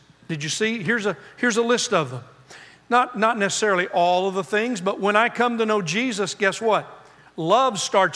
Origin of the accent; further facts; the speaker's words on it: Oklahoma, United States; I grew up in Oklahoma, around a lot over there, lots of cattle people.